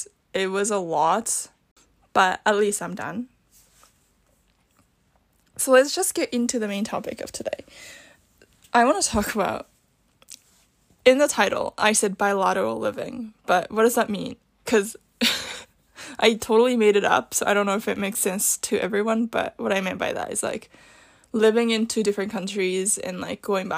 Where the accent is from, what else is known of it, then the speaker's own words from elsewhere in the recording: Japan; obviously, like, I'm from Japan, and I have family here